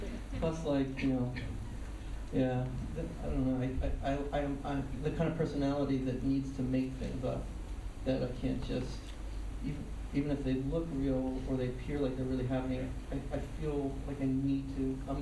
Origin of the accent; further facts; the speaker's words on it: Nashville, Tennessee, United States; Well, the South is where I grew up. I grew up in Nashville